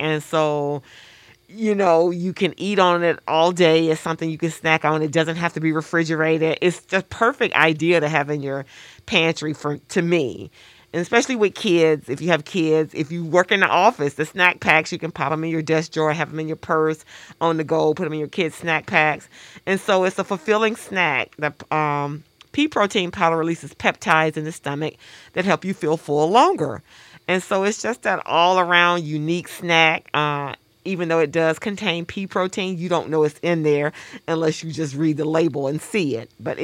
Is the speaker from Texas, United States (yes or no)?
no; Mississippi, United States; I grew up in Mississippi, and I grew up with a mother that loved baking and cooking